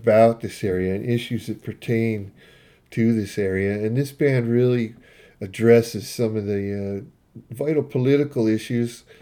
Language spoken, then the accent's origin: English; Eugene, Oregon, United States; even though I'm from Eugene, I wanted Salem to be a big part of this.